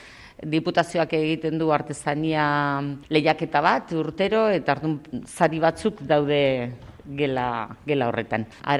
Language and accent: Basque; Vitoria-Gasteiz, Basque Country, Spain; Berez Gasteiztarra naiz, eta bizi naiz Gasteiz eta Zaldun artean. Astean zehar normalki Gasteizen, eta gero astebukaretan, eta jaiak oporretan, eta gero Zaldunen.